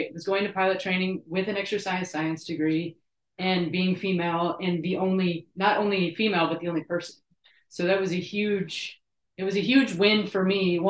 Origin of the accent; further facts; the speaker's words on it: Naples, Florida, United States; I'm from Naples.